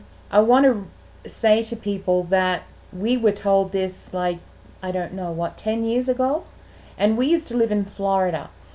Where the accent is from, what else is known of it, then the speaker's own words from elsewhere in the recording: Australia; moved away as an adult; now in United States; I do want to say, though, as an Australian who has been legal resident in this country for 23 years, I came here to America because of your constitution